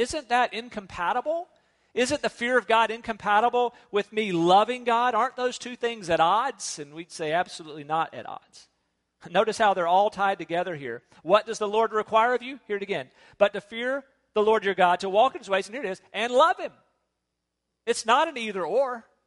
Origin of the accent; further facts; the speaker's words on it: North Carolina, United States; I'm thinking, I'm from North Carolina. We don't have dragon-like iguana creatures.